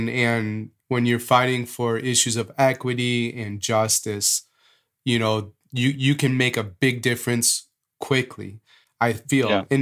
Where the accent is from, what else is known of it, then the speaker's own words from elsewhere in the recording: Palatine, Illinois, United States; I come from Palatine, Illinois, which is a northwest suburb of Chicago. And my parents participated in white flight.